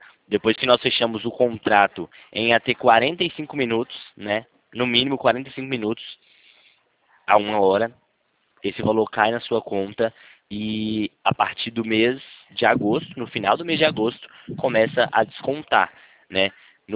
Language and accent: Portuguese; Limeira, São Paulo, Brazil; eu sou de São Paulo, Limeira, São Paulo.